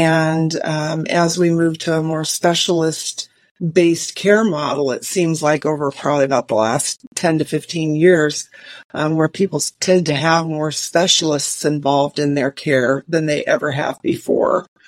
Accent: Neely, Nebraska, United States; the small town where I grew up in Neely, Nebraska

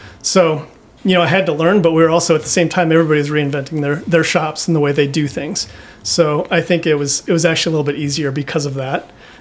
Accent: Iowa, United States; I grew up in Iowa, so

